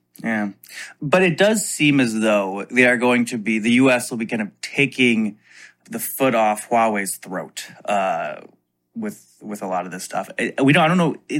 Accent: Grand Rapids, Michigan, United States; I'm in my hometown right now of Grand Rapids, Michigan, which is actually what the movie American Pie was based on.

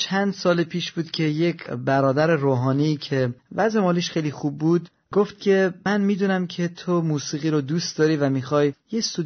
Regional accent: Iran; moved away as an adult; وقتی که از ایران بیرون اومدم و به این کشور خارجی رفتم، در این کشور وارد دانشگاه شدم

